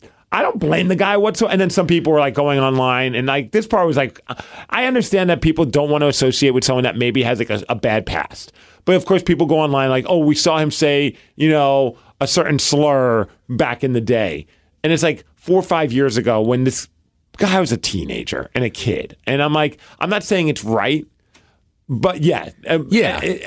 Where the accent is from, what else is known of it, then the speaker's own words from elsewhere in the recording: New York, United States; I grew up in New York and you grew up on the East Coast.